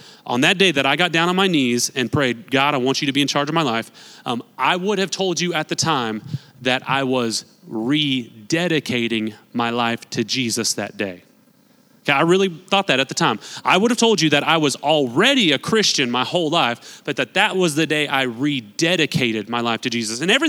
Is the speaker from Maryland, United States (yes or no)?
no; Newton, Kansas, United States; I was born and raised right here in Newton. I was in church every Sunday. I was in youth group every Wednesday. I went to Kansas Bible camp in the summers.